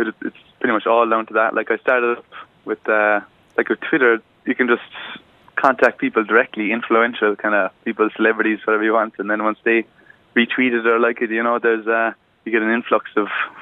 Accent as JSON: {"language": "English", "town": "Clonakilty", "region": "Munster", "country": "Ireland", "lives_now": "Dublin, Ireland", "said": "I'm from Clonakilty in Cork."}